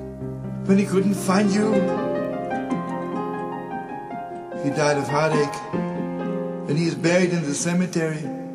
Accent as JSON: {"language": "English", "town": "Lodz", "region": "Łódź Voivodeship", "country": "Poland", "tie": "born there", "second_language": "English", "said": "I was born in Lodz. And when the Germans came to Lodz, I was 4 years old."}